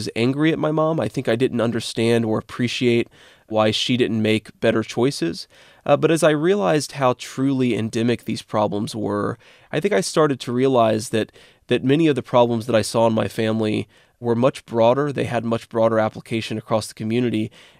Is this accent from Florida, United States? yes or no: no; Middletown, Ohio, United States; So I'm from Middletown, Ohio, which is a small steel town in southwestern Ohio.